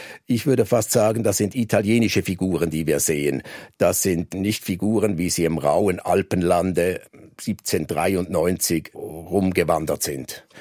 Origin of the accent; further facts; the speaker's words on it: Switzerland; Es war der Bezug zu meinem Heimatland Schweiz